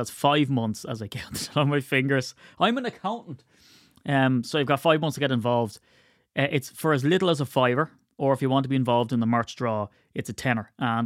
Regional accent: Ireland; I'm Irish, right? So I have no emotions. It's just all modesty.

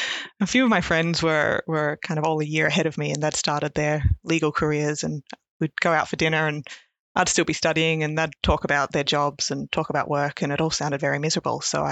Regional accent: Tasmania, Australia; also born or lived in Papua New Guinea; now in Melbourne, Australia; Moved to Tasmania, though, when we came to Australia. So I'm from Tassie, was raised in Tassie from about 8 or so, and then moved to Melbourne for uni.

